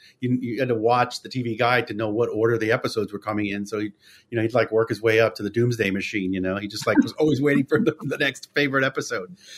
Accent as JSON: {"language": "English", "town": "Orlando", "region": "Florida", "country": "United States", "tie": "born or raised there", "said": "we grew up in Orlando, Florida. Our parents had come from Cuba."}